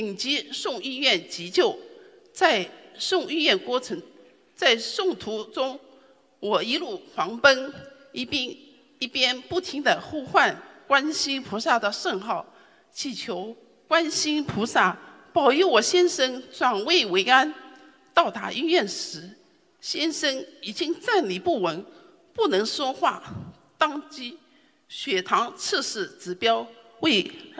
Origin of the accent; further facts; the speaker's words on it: Melbourne, Victoria, Australia; 我来自墨尔本，学习心灵法门近五年，吃素已有三年多，